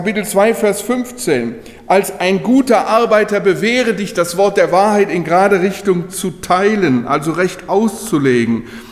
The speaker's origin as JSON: {"language": "German", "country": "Germany", "said": "auch gerade in meinem Heimatland Deutschland, eine Entchristlichung."}